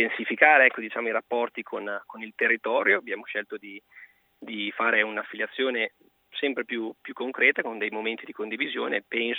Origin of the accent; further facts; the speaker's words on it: Sondrio, Lombardy, Italy; Io sono di Sondrio, quindi di Sondrio.